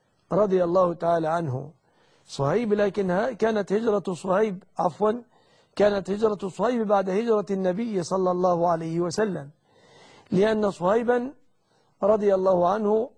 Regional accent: Egypt; أن يحفظ بلادنا مصر آمنة مطمئنة من كل مكروه ومن كل سوء

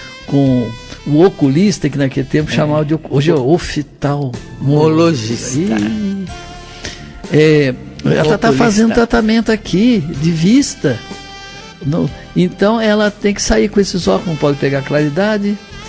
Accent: Paraná, Brazil; Lá no Paraná também, que é a minha terra, né?

